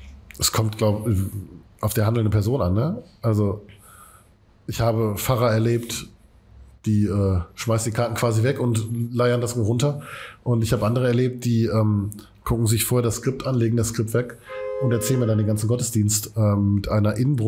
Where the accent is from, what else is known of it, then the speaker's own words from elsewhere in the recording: Essen, North Rhine-Westphalia, Germany; Wir kommen aus Katernberg.